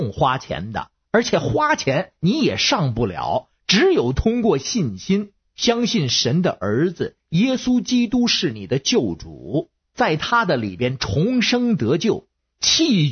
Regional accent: Beijing, China; 我是北京的…

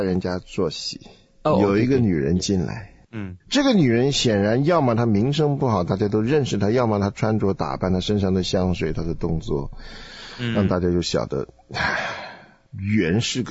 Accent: South Korea; 你看咱们韩国人聚会，哇，那也是很整齐的。

